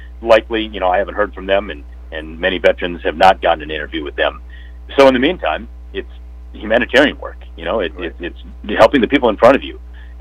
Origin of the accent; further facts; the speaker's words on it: Ortonville, Minnesota, United States; also born or lived in Seoul, South Korea; You know, hello to all the folks back, back in Lackawanna Valley and Big Stone County and Ortonville, my hometown.